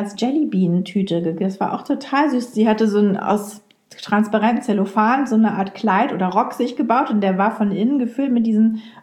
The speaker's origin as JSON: {"language": "German", "region": "Lower Saxony", "country": "Germany", "said": "ich als Ostfriesin."}